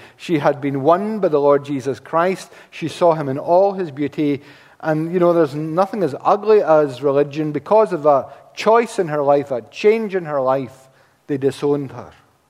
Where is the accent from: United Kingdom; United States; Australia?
United Kingdom; Scotland; Now, we are Scottish, we are Presbyterian.